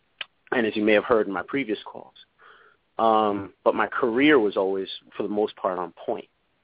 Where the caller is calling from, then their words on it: Connecticut, United States; from Connecticut, sir.